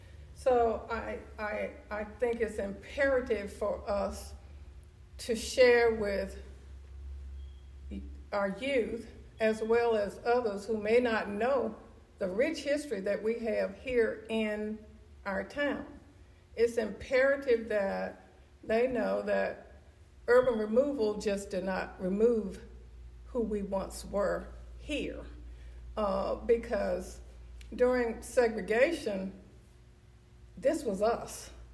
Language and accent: English; Decatur, United States; Okay, so I grew up in Decatur on Church Street.